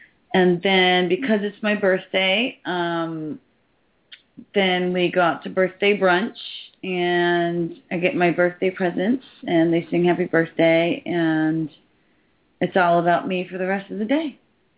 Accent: Key West, Florida, United States; Yeah, I forgot to mention, I'm from Key West, Florida, so... So we've got lots of oranges, and we do things right down here in the Keys.

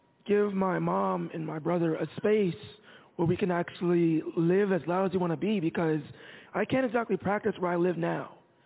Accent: Atlanta, Georgia, United States; I'm from Atlanta, Georgia.

